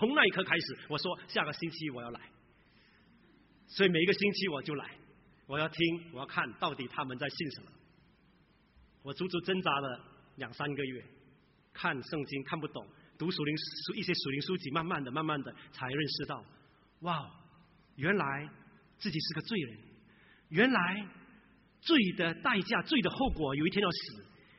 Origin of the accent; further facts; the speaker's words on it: Singapore; 我来自一个非常传统的一个华人家庭，在新加坡。我是新加坡出生，在新加坡长大的新加坡人，虽然我的口音已经五湖四海了。大陆同胞说我的口音像中国，新加坡人一听就知道我是新 Chinese。